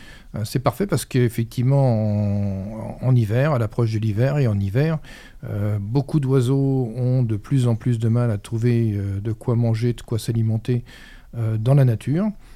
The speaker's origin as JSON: {"language": "French", "town": "Crépy-en-Valois", "region": "Hauts-de-France", "country": "France", "tie": "born there", "said": "moi je suis donc du coin, je suis né à Crépy-en-Valois il y a maintenant bien longtemps"}